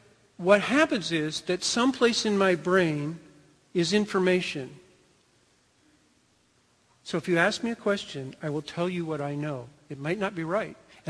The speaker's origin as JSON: {"language": "English", "region": "California", "country": "United States", "said": "Now, Jim just said that, but I'm the expert because I'm from California."}